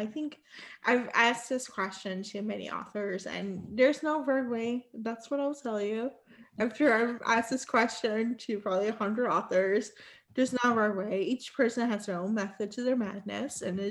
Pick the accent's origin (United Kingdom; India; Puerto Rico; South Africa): Puerto Rico; San Juan; I grew up in San Juan, Puerto Rico, and San Juan is similar to Miami.